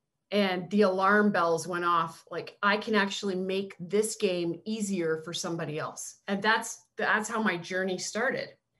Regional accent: Canada; growing up in Canada, I was such a Blue Jays fan.

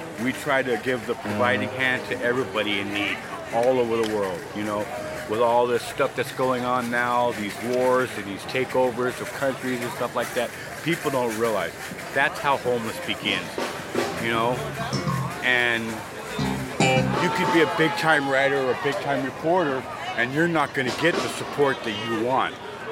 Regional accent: San Diego, California, United States; And I'm actually from San Diego.

